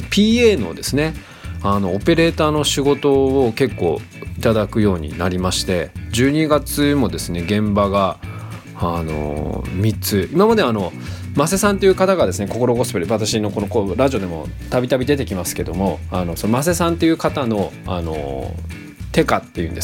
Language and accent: Japanese; Fukuoka, Japan; moved away as an adult; now in Tokyo, Japan; 24歳の時に、長崎の方に移りまして、で30歳になる前にですね、東京の方に移ってきまして、気がつけば人生の中で、生まれ育った福岡の次に、この東京での生活の方が長い